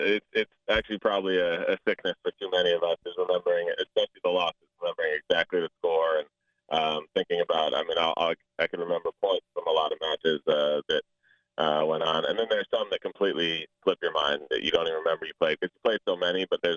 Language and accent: English; Connecticut, United States; also born or lived in New York; I grew up in Connecticut, just an hour from there. I was born in New York, so I had a ton of family and friends that were in the area